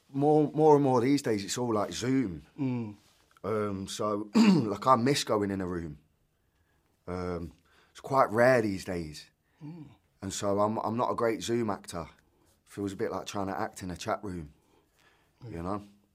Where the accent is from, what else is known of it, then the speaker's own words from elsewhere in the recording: Derby, East Midlands, United Kingdom; accent: Derby; I think my accent. Yeah. Yeah, it's got to be Derby. It can't be Nottingham. It can't be Yorkshire. It can't just be generic North. It has to be Elveston Derby.